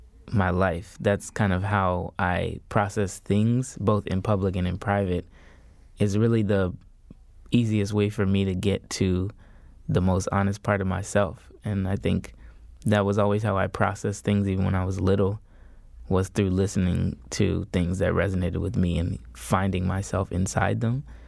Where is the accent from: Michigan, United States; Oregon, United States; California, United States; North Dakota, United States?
California, United States; Oakland; Bay Area, yeah, Bay Area is the best. I always rep the Bay.